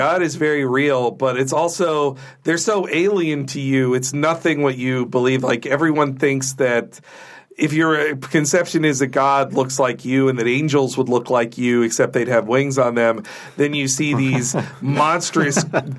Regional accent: the South, United States; Christianity was always, like, the white noise around me growing up in the South.

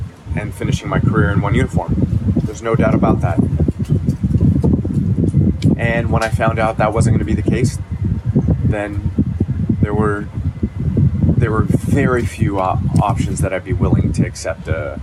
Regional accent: Toronto, Ontario, Canada; I am from Toronto, and I was on my parents' couch when Joe Carter hit that home run to walk off the World Series.

